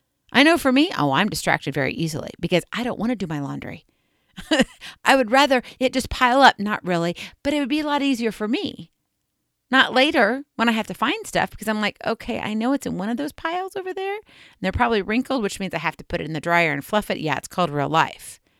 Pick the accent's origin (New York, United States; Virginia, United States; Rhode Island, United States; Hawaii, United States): Hawaii, United States; also born or lived in Kansas City; Well, I'm originally from Hawaii, but I have lived a lot of my life in Kansas City and I have family there.